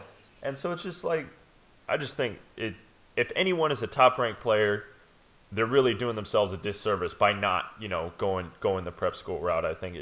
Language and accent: English; California, United States; because I'm from California, so I got a different perspective.